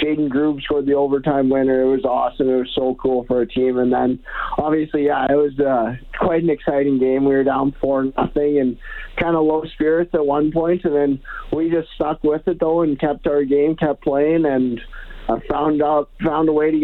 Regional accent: Shaunavon, Saskatchewan, Canada; I grew up in Shaunavon, Saskatchewan, small town. We have a pretty big farm down there, around 12,000 acres, and I grew up kind of hardworking family, very competitive.

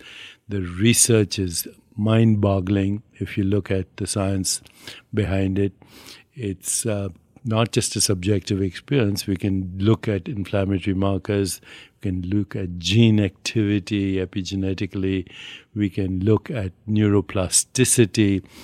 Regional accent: India; So I resent this trying to own, even though I'm Indian, you don't own knowledge or wisdom.

